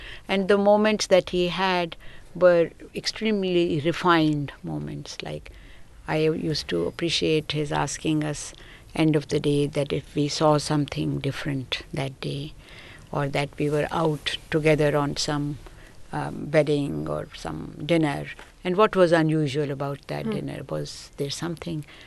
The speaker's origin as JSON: {"language": "English", "region": "Delhi", "country": "India", "tie": "born there", "said": "So it was the year before partition, and I was born in Delhi. Then my parents were from Punjab."}